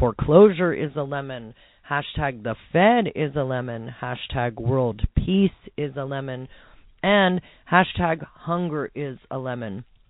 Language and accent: English; California, United States; In my home state of California, we have one of the best lemon laws in the nation to protect consumers.